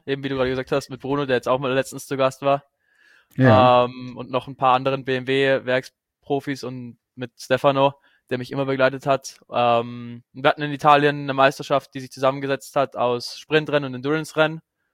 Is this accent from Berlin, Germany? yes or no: no; Bavaria, Germany; ich komme aus dem Herzen Bayerns zwischen Ingolstadt und München